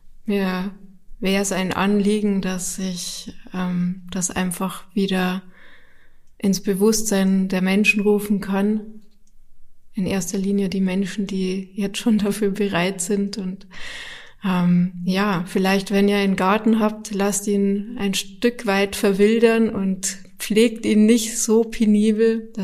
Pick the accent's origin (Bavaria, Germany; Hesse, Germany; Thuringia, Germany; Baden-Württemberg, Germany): Bavaria, Germany; ich werde trotz allem wieder nach Bayern zurückkommen und auch hier in meine alte Heimat kommen